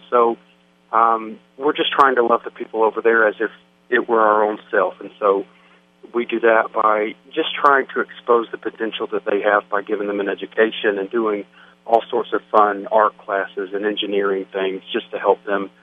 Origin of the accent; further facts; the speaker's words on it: Bristol, Virginia, United States; I am from Bristol, Virginia, originally, born and raised.